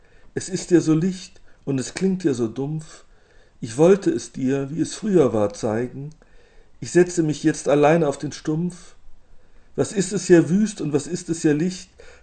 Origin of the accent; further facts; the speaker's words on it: North Rhine-Westphalia, Germany; das ist in meinem Fall der Niederrhein, wo ich groß geworden bin